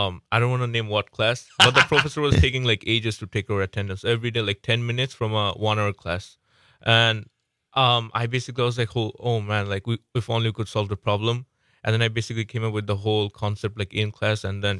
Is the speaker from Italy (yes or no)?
no; Bangladesh; English is a second language; also born or lived in Canada; I'm from Bangladesh as well. Been living here for about 4 years, and before here, yeah. I was in Canada for six.